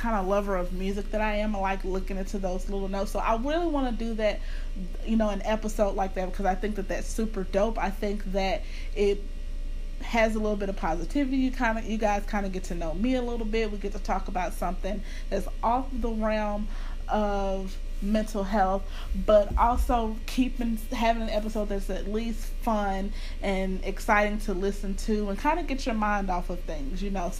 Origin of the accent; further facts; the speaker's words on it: Louisiana, United States; now in Dallas, United States; And living in Dallas, Texas, I'm one of the odd men out here out here because I'm from Louisiana and I represent my home team very well.